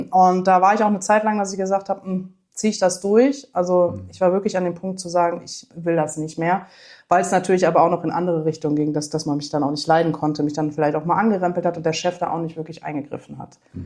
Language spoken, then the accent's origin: German; Düsseldorf, North Rhine-Westphalia, Germany; bin 35 Jahre alt, komme aus Düsseldorf